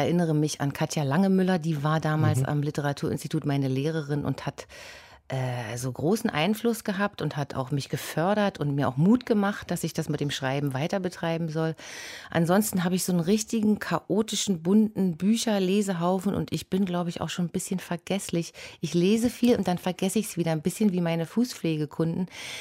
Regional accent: Leipzig, Saxony, Germany; Ich komme ja aus Leipzig

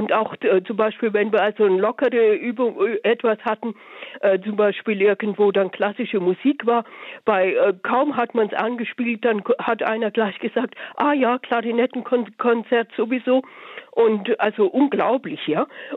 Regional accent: West Germany, Germany; also ich komme aus dem Westen

